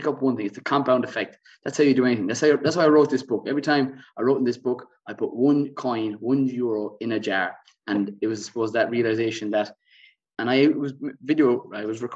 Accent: Waterford, Munster, Ireland; I'm small, I'm a country individual, I'm from Waterford.

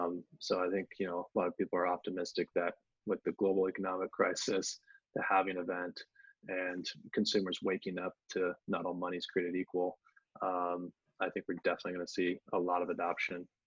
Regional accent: Seattle, Washington, United States; I mean, I grew up in Seattle, right? Like, I've been here for a while, and so I saw Amazon grow

